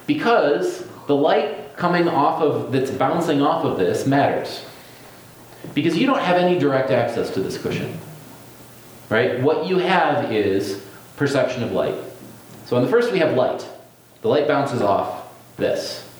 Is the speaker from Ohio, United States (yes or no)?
yes; Cleveland, Ohio, United States; also born or lived in Chicago, Illinois; I grew up in Cleveland, the lake is north, so north is a way of talking about the lake. I then lived in Chicago for a while